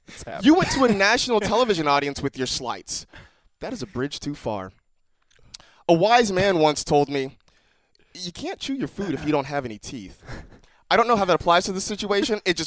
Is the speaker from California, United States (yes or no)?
yes; California, United States; As a kid growing up in the Bay Area, I roared for the California Golden Bears.